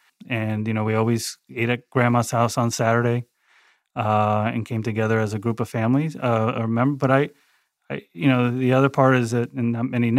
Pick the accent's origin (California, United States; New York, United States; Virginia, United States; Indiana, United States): New York, United States; Tarrytown; I was born and raised here locally in Tarrytown. I'm first generation. Both my parents came from Cuba. And at that time, a lot of Cuban immigrants came to Tarrytown. And so I was born and raised in that area. So I've really kind of never left.